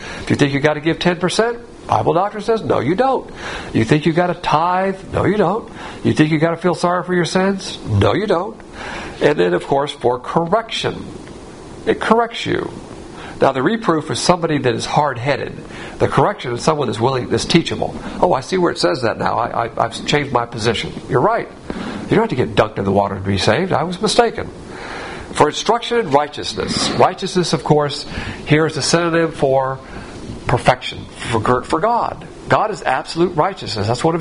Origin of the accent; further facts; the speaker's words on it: Alabama, United States; And I was actually rooting for Mississippi to beat Alabama, even though I'm from Alabama.